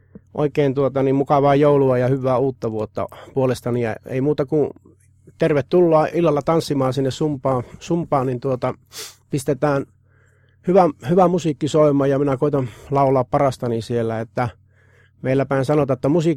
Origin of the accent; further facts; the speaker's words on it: Puolanka, Kainuu, Finland; Me on tullut sieltä, miten se meillä päin sanotaan, oli Puolangalla Kainuussa, että minä olen se perukan perimmäinen asukas.